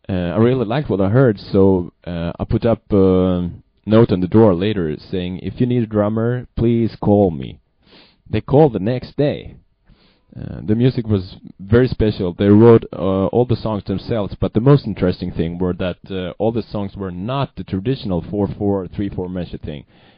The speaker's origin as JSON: {"language": "English", "town": "Surahammar", "region": "Västmanland", "country": "Sweden", "tie": "born or raised there", "also_born_or_lived": "Kalmar", "said": "We moved around quite a bit after that, though, and I'm raised in a small town about 1 hour drive to the west from Stockholm called Surahammar."}